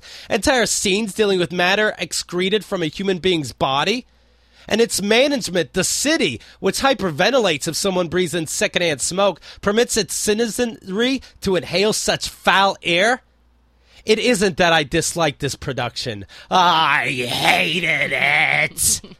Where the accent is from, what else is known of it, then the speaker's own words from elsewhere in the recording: Pennsylvania, United States; now in New York, United States; Yes, we do the show from New York. I'm from Pennsylvania.